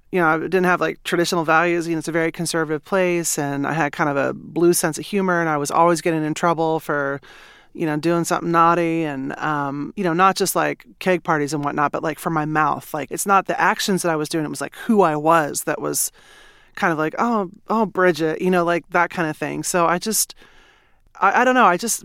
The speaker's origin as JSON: {"language": "English", "town": "Manhattan", "region": "Kansas", "country": "United States", "tie": "born or raised there"}